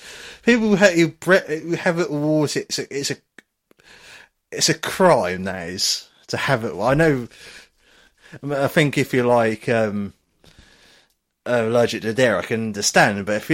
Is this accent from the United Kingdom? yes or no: yes; United Kingdom; We have to state because we're British